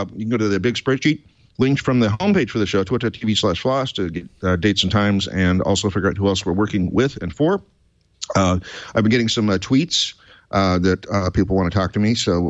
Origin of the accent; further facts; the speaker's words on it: Portland, Oregon, United States; I've just been accepted as press for OSCON in Portland, in my hometown, in mid-July.